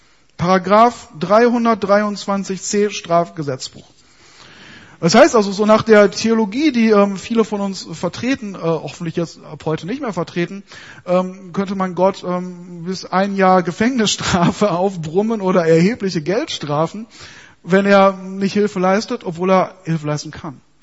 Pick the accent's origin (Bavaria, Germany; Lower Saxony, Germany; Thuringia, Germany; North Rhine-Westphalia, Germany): North Rhine-Westphalia, Germany; das sagt man so bei uns im Ruhrgebiet.